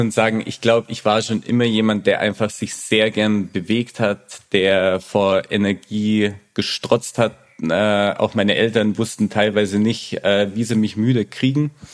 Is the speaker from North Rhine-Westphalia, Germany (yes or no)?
no; Wangen, Baden-Württemberg, Germany; Wir hatten damals in meiner Heimat in Wangen einen wirklich sehr großen Radsportverein